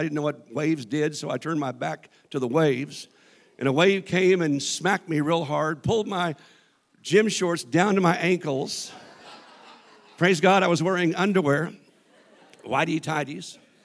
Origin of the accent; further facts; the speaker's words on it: Kansas, United States; at a church I went to when I was raised in Kansas